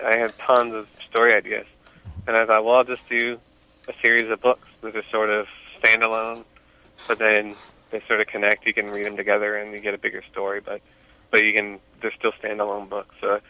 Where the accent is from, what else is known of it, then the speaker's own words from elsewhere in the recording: Lexington, Missouri, United States; now in St. Louis, United States; I grew up in Lexington, Missouri. It's like a small town outside of Kansas City here in Missouri. I grew up there, and then we moved to St. Louis, like, my last year of high school